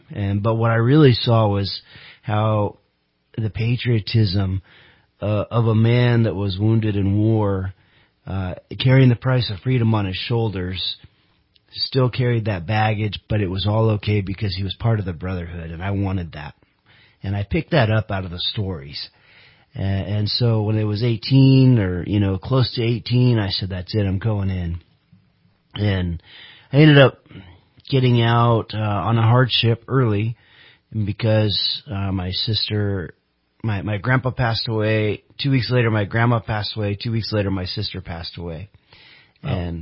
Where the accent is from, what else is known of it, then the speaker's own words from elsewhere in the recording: California, United States; I'm not. I'm from Central Cal. I'm down Hanford, Lemoore, Fresno area. Moved up here 4 years ago to kind of expand our programs up here in Northern Cal.